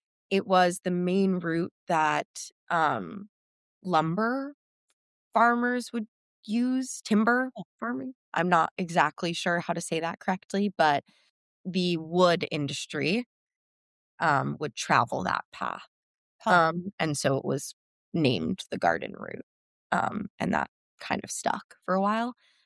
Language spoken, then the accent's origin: English; New York City, New York, United States; But again, I'm a New Yorker.